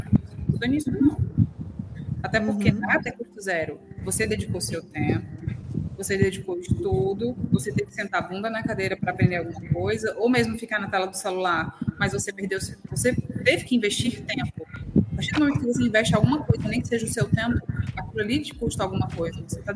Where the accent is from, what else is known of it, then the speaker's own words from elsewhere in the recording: Ceará, Brazil; Pô, caramba, sou cearense.